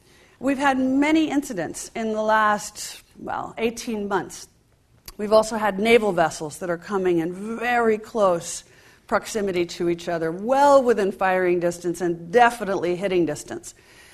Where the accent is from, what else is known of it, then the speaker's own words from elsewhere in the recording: Washington, District of Columbia, United States; So I grew up in Washington, D.C. I remember actually having to dive underneath my wooden school desk once a month for the nuclear drill.